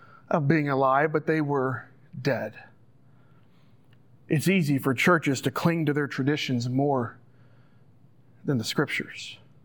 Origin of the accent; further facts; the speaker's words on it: Georgia, United States; Growing up in Georgia, Jeff Foxworthy was a name that I heard often.